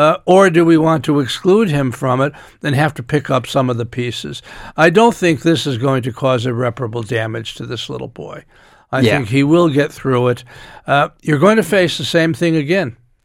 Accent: United States; I mean, I was born and reared in Irish America

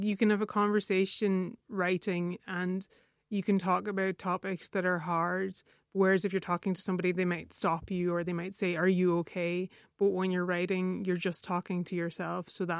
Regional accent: Ulster, Ireland; because I'm from Donegal, we use humour as a way of dealing with things

